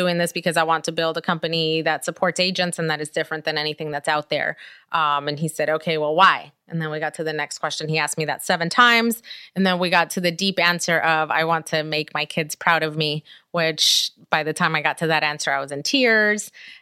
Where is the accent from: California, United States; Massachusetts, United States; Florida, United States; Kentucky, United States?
California, United States; Inglewood; I grew up in Inglewood, also known as Inglehood, and so definitely came from an area where we were surrounded by gang activity and so much negativity.